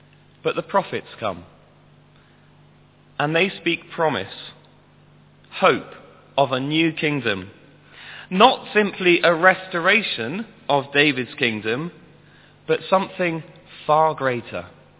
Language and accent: English; Pakistan; When I was growing up in Pakistan